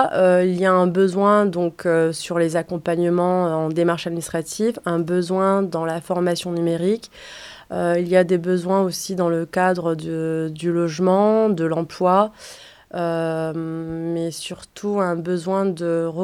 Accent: Villefranche-sur-Saône, Auvergne-Rhône-Alpes, France; Je suis caladoise et j'ai grandi à Belleroche

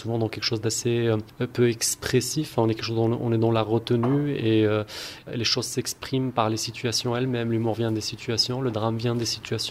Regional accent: Morocco; Alors, je viens du Maroc, donc j'y suis né et j'y habite.

